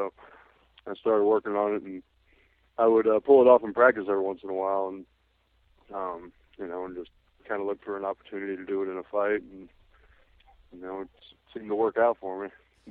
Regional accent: Missouri, United States; it'll be my first fight in Missouri, which is my home state

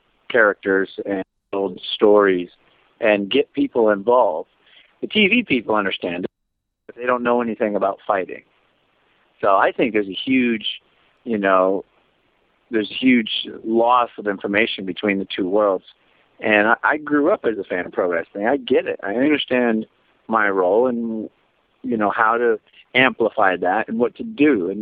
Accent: United States; And I'm your American version of that.

